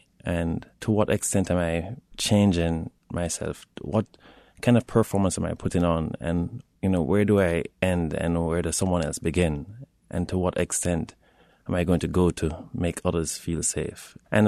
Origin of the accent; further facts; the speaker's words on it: Jamaica; I never had to think about these rules growing up in Jamaica.